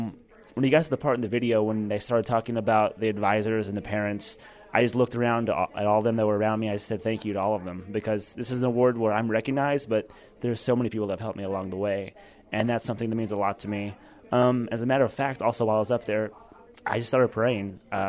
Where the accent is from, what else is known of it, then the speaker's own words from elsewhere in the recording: Missouri, United States; I'm from Missouri.